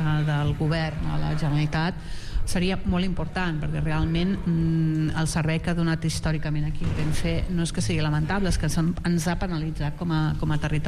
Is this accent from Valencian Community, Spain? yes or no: no; Montblanc, Catalonia, Spain; la gent no sàpiga on és Montblanc i em diu, no, ets de Lleida. No, no sóc de Lleida, sóc cap de Tarragona, no?